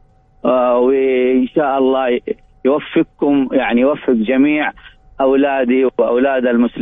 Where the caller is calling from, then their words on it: Mecca, Makkah Province, Saudi Arabia; من وأنا أكلمك والله من مكة المكرمة